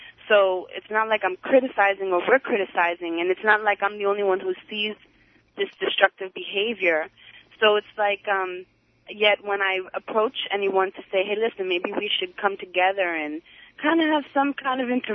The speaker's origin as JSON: {"language": "English", "town": "Queens", "region": "New York", "country": "United States", "said": "First of all … from Queens."}